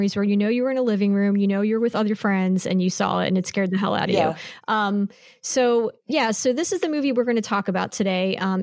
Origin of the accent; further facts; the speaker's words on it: Fallsington, Pennsylvania, United States; Cause we grew up in Bucks County in Fallsington, PA.